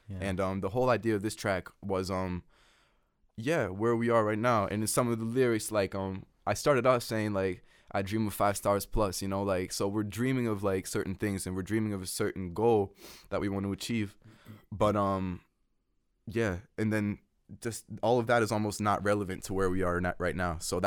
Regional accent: France; growing up in France, like, there were all these values that were kind of being put onto me

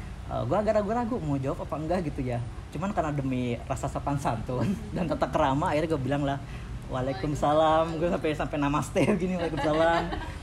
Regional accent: Jakarta, Indonesia; saya dari Palembang tadi naik travel ke Bengkulu. Kalau asalnya saya dari Jakarta gitu.

